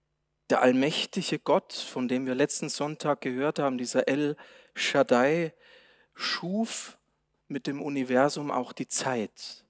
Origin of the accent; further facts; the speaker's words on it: Bavaria, Germany; Aber als Bayer darf ich das auch so ähnlich.